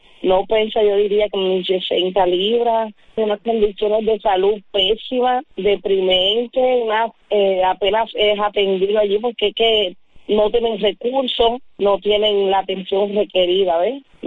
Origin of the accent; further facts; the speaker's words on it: Cuba; reclamar un derecho como ciudadanos cubanos, como estamos